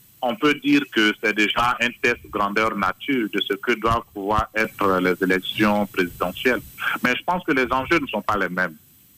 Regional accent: Côte d’Ivoire; Je pense que en tant qu'Ivoirien, il faut rester optimiste

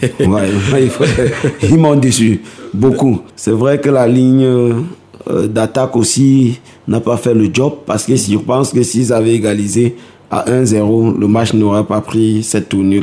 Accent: Cameroon; Si le Cameroun, c'est vrai, je suis Camerounais

